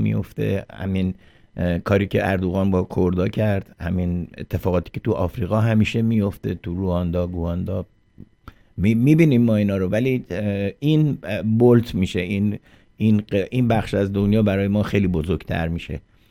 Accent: Iran; born there; ما که تو ایران به دنیا اومدیم به هر حال خاطراتی داریم از اون کشور

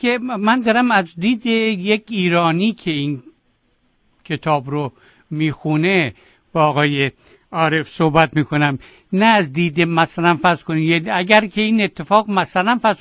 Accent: Mashhad, Razavi Khorasan, Iran; moved away; من خودم مشهدیم و نزدیک مرز افغانستان هستم و در تمام اون سالهایی که در ایران بودم

